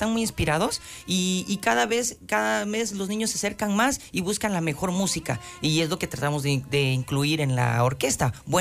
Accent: Tuxtla Gutiérrez, Chiapas, Mexico; Somos de Tuxtla.

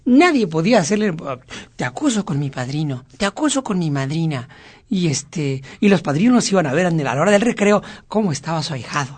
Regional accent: Colombia; 54 años, fanática de Radio Ombligo desde que lo escuché por primera vez hace 3 años, ya que no soy de Chiapas, soy colombiana.

